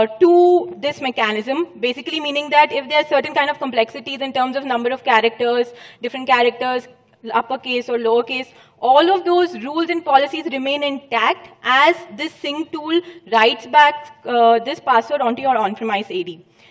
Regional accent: Hyderabad, Telangana, India; Yes, I'm from Hyderabad. Everybody knows that now.

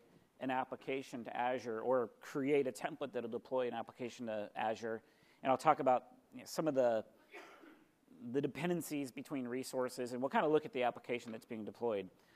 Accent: Seattle, Washington, United States; I'm from the Seattle area in Washington.

